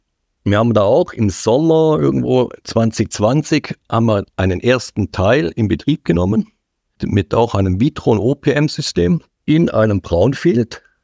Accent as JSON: {"language": "German", "town": "Suhr", "region": "Aargau", "country": "Switzerland", "said": "Ich komme ja ursprünglich aus Suhr."}